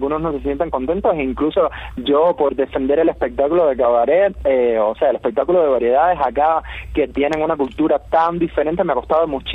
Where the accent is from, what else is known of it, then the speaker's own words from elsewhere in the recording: Pinar del Río, Cuba; porque yo soy de Pinal del Río.